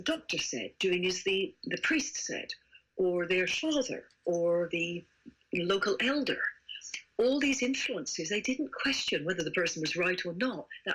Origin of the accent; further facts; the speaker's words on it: England, United Kingdom; accent: English; My English accent's coming across errors